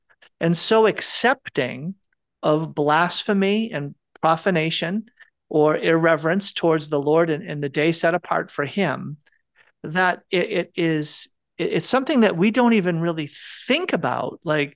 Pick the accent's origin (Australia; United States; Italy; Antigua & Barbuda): United States; Massachusetts; I grew up in Massachusetts and we had these blue laws where stores were closed on Sunday.